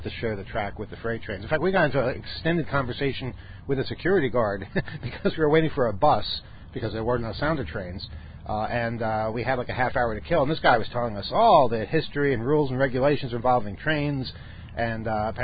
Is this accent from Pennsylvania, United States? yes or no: no; New York, United States; But still, you know, I'm from New York. I'm used to things always being there and running constantly and not looking as nice.